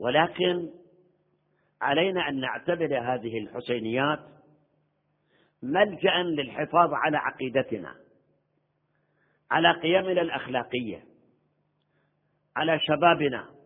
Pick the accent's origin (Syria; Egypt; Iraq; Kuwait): Iraq; عندنا في العراق بعثيين، ما أدري أرجو إن شاء الله بالكويت ما عندكم بعثيين